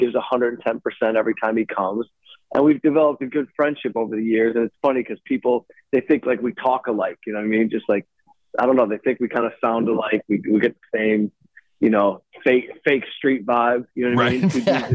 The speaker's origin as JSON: {"language": "English", "town": "Detroit", "region": "Michigan", "country": "United States", "tie": "born or raised there", "said": "shooting a movie in my hometown, because I'm from Detroit."}